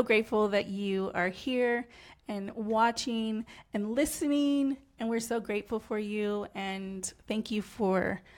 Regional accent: United States; now in Portugal; And I'm grateful for growing up in the States and what I learned by growing up there. But I feel like I'm more suited here.

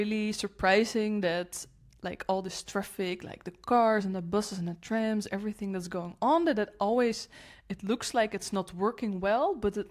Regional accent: Netherlands; now in Portugal; Like I'm from the Netherlands, in case you don't know.

